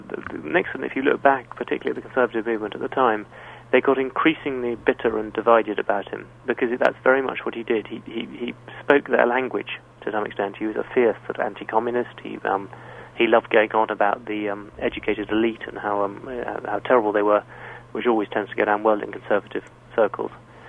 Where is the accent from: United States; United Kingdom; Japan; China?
United Kingdom; born there; obviously I'm younger and I was born in Britain